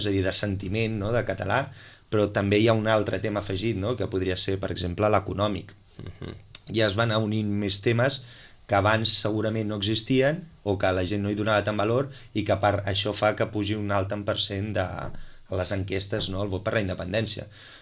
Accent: Catalonia, Spain; El que realment és el que volem ser com a catalans

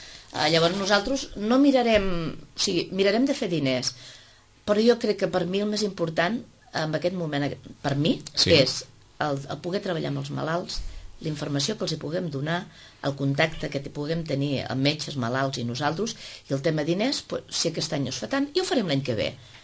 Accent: Catalonia, Spain; jo tenia 21 anys, estava aquí a Sitges, el meu pare vivia aquí a la província de Tarragona, en un poblet d'on soc jo

